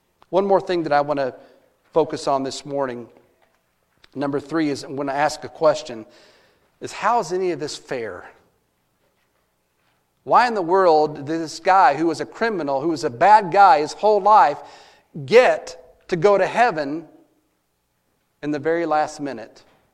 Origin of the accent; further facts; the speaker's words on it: Texas, United States; as we say in Texas, I'm as lost as a baseball in high grass.